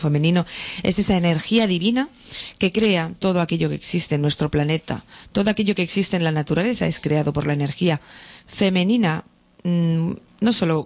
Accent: Barcelona, Catalonia, Spain; born there; Al menos como barcelonesa de nacimiento, hija de barceloneses de nacimiento, nieta de barceloneses

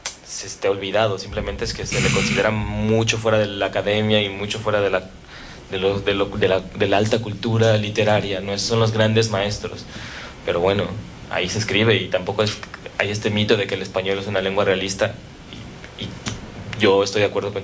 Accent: Mexico; creemos todos los que somos mexicanos, apegados a la cultura

